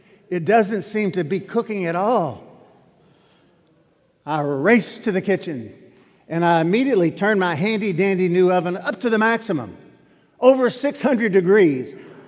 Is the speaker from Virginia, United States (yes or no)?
yes; Virginia, United States; I prepared in my hometown, my home in Virginia a few years ago.